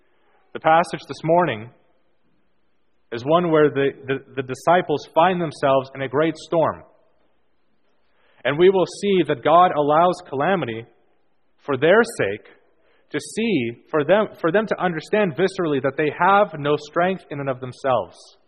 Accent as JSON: {"language": "English", "country": "Canada", "tie": "born or raised there", "said": "Now, I was raised here in Canada, and prior to that, lived in a place where it was very cold anyway."}